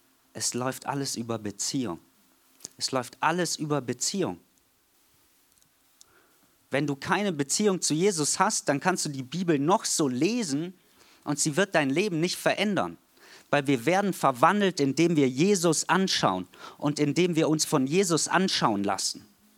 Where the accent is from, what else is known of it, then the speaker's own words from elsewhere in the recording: Heidenheim, Baden-Württemberg, Germany; Wir kommen aus Heidenheim und Heidenheim spielt in der zweiten Liga und das ist ziemlich krass für eine 50.000 Einwohnerstadt